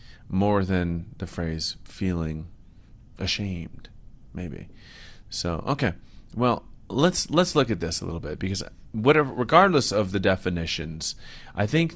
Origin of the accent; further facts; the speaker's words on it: Seattle, Washington, United States; now in Colorado, United States; now that I live near Pike's Peak. I grew up near Pike Place in Seattle